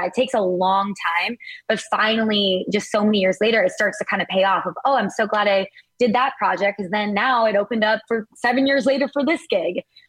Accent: Wisconsin, United States; which I actually credit to growing up in Wisconsin because you play so many yard games.

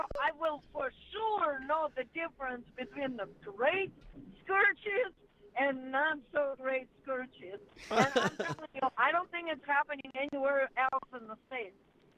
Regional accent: Russia; now in Wisconsin, United States; Well, you know, I'm from Russia, but I'm here as of 1995, so I consider myself a Wisconsinite already.

